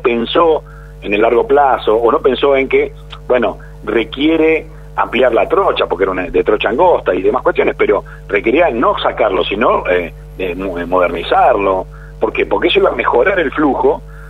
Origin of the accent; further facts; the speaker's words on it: Patagonia, Argentina; yo digo que yo soy patagónico y después soy argentino.